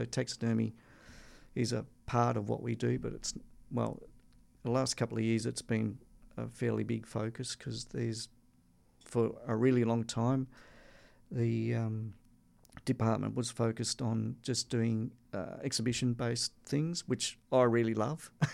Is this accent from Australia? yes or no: yes; Tasmania, Australia; And I grew up in Tasmania.